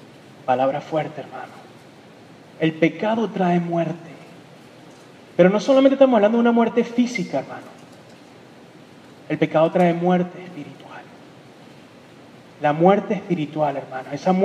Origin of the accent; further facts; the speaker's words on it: Venezuela; moved away; cuando yo estaba chiquito, hermano, en mi país, cuando se podía vivir allá, en la Venezuela de antes